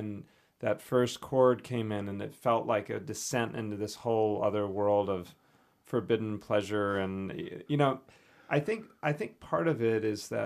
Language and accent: English; North Carolina, United States; Sort of in between Charlotte and Asheville. So, you know, you kind of have the beach, the flatlands, and the mountains. And I grew up on the bottom of the mountain.